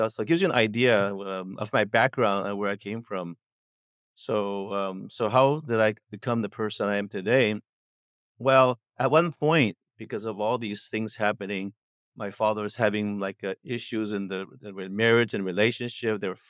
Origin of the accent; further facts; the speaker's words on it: San Francisco, California, United States; I was born in San Francisco, Bay Area. Actually, San Francisco in Chinatown specifically. And I grew up in the 60s there.